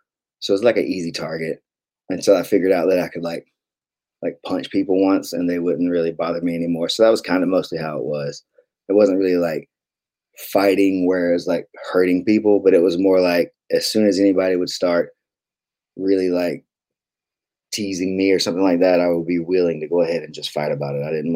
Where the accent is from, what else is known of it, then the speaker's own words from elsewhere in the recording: Bainbridge, Georgia, United States; I was in this town called Bainbridge, Georgia. That's where I grew up. It's my hometown. It's a pretty small town.